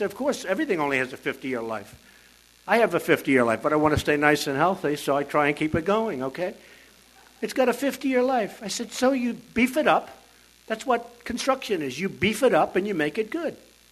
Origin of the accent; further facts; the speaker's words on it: New York, United States; And I go and I talk, I'm from New York, and people say, that's great, but I hear you have problems.